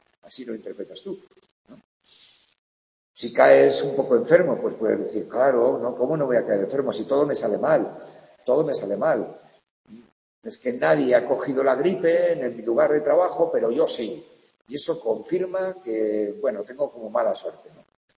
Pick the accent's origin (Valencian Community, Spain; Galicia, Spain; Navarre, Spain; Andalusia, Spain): Navarre, Spain; yo soy navarro, pero tengo ideas distintas a otros navarros. Soy español y tengo ideas distintas a otros españoles.